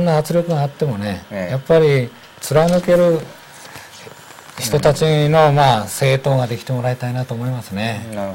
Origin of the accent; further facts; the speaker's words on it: Fukushima, Japan; 僕は福島県出身だからね、